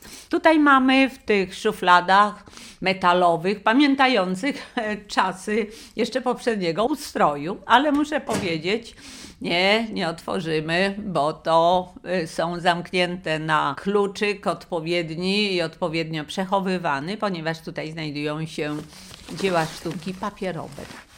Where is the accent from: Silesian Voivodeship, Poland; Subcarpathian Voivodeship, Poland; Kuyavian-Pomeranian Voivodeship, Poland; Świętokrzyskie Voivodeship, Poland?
Świętokrzyskie Voivodeship, Poland; Ostrowiec Świętokrzyski; Ja pochodzę z Ostrowca Świętokrzyskiego.